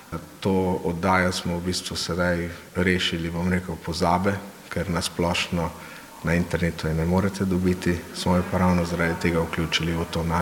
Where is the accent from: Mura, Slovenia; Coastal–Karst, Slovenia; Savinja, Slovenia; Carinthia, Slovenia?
Mura, Slovenia; ampak prihajam pa iz Prekmurja